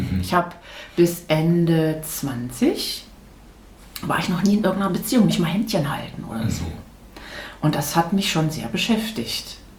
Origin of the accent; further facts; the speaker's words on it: North Rhine-Westphalia, Germany; Ich bin in Nordrhein-Westfalen groß geworden.